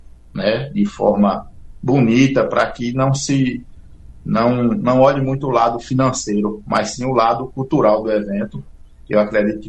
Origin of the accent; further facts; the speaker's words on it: Várzea Nova, Bahia, Brazil; eu nasci e me criei em Várzea Nova, sou apaixonado por Várzea Nova